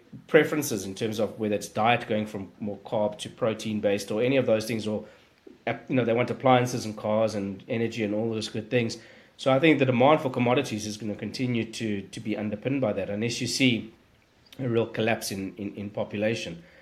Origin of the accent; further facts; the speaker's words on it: South Africa; being South African, we grew up, you know, it's a mining culture.